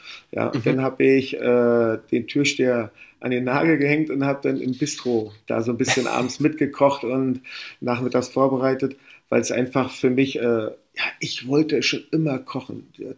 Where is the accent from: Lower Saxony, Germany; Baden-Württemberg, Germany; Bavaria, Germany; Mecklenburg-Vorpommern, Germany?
Mecklenburg-Vorpommern, Germany; Usedom; Also ich bin original aufgewachsen auf Usedom. Mein Vater war Fischer in der dritten Generation. Und so richtig, wie man sich das vorstellt, Fischer. Also DDR-Kind, also war ich dann.